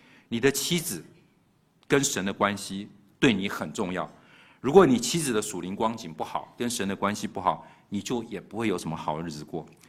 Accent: China; 我们中国人古代讲说嫁汉嫁汉怎么样，穿衣吃饭。

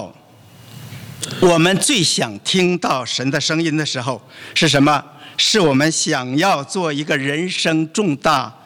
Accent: China; 这是我们中国人的一种问候方式，吃饱了就心满意足了

